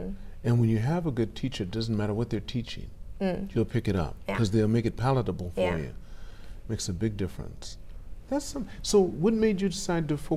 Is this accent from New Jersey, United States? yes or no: no; Los Angeles, California, United States; I'm from California, Los Angeles, Southern California, yes.